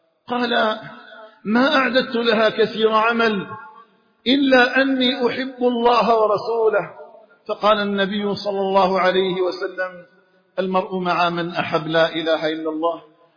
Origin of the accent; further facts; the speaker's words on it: Algeria; اللهم اجعل بلدنا الجزائر آمنا مطمئنا